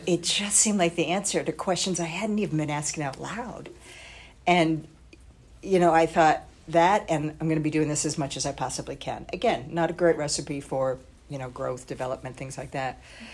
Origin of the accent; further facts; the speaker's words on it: New York, United States; I'm an only child, I'm a New Yorker, I'm of Scottish heritage, and I'm an adult child.